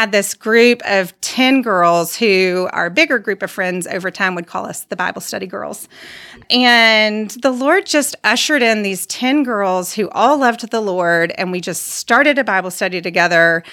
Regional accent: Vestavia Hills, Alabama, United States; I grew up right here in Vestavia

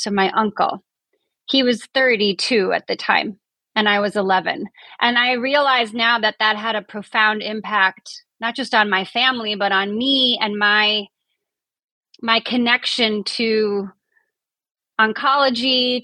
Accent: Iowa, United States; I grew up in Iowa, and my father worked for Winnebago Industries, and my mother was a psychiatric nurse in the outpatient setting.

